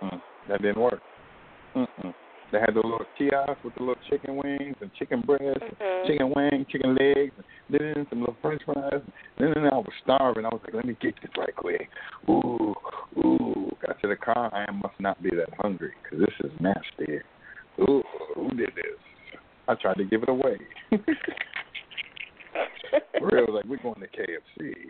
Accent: United States; Don't think just because I'm from America, I got some muddy boots on.

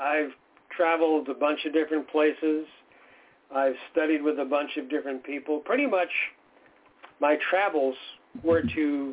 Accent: Melrose, Massachusetts, United States; born there; Originally, I was born in Melrose, Massachusetts.

